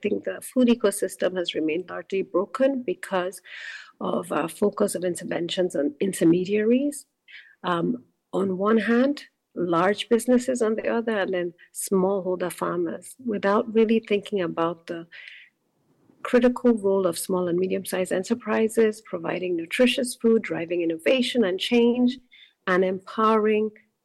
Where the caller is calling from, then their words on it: New York, United States; Hi, great to be here. I'm calling in from New York.